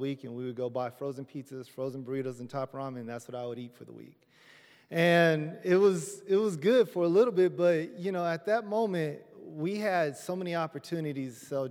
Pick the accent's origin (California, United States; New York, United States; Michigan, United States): California, United States; I'm from California, by the way.